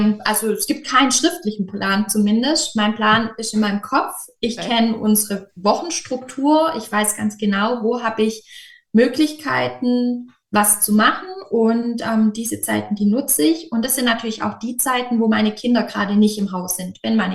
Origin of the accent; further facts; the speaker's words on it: Böblingen, Baden-Württemberg, Germany; ich komme aus Süddeutschland. Genauer gesagt komme ich aus der Region Böblingen, das ist nahe Stuttgart